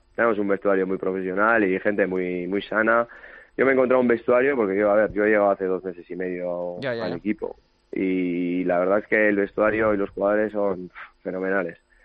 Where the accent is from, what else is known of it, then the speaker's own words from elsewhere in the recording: Busturia, Basque Country, Spain; Yo soy de Bilbao, bueno, de Bilbao, de Busturia, de un pueblo de Guernica.